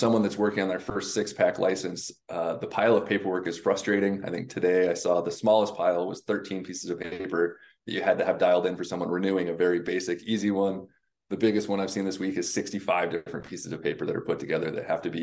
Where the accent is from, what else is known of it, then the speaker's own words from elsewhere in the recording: Washington, United States; So I grew up in Puget Sound. I come from a very old maritime family in the area.